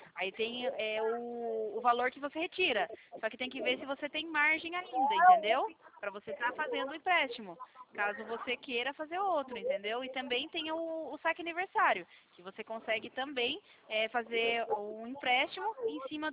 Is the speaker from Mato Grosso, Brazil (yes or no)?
no; Sorocaba, São Paulo, Brazil; eu sou de Sorocaba